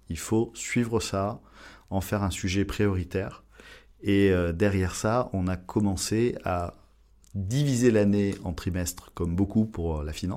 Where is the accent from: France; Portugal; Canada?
France; on est français